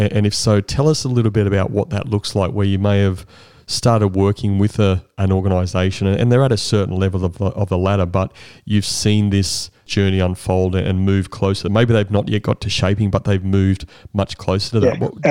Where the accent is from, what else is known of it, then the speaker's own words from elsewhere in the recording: Brisbane, Queensland, Australia; because I grew up in Brisbane, as you know